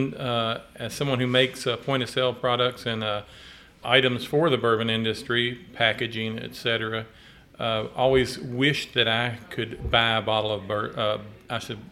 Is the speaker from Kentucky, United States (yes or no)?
yes; Boston, Kentucky, United States; Well, I grew up here in Boston, Nelson County.